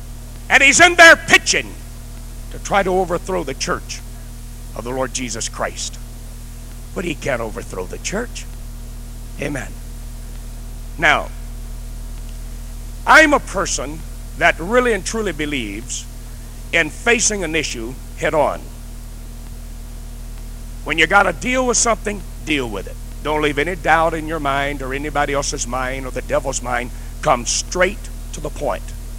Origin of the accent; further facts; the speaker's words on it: Arkansas, United States; See, I'm from Arkansas, so I like to reason things out.